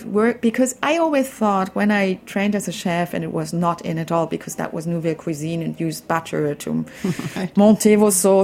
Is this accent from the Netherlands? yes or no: no; Berlin, Germany; English is a second language; My mother, I grew up in Berlin. My mother would never, ever cook sauerbraten.